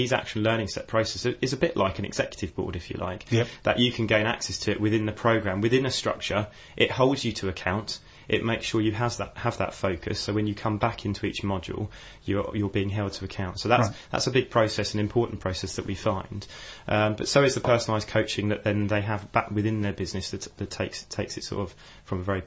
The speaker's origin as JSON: {"language": "English", "town": "Eastbourne", "region": "South East England", "country": "United Kingdom", "said": "I didn't. I'm from the Sussex coast, Eastbourne."}